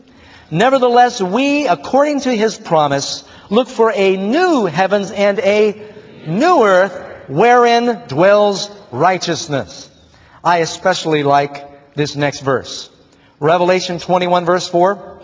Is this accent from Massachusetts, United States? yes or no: no; New York, United States; I grew up in New York City.